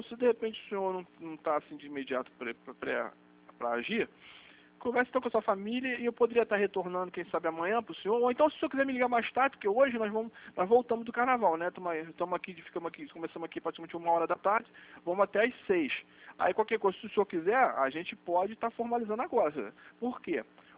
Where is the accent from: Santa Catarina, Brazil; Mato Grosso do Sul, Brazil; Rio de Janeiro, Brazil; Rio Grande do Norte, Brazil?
Rio de Janeiro, Brazil; sou nascido em Valqueire, mas vivo minha vida secular ali em Sulacap, Valqueire e Bangu no máximo. Pra cá, tô aqui já há 1 ano só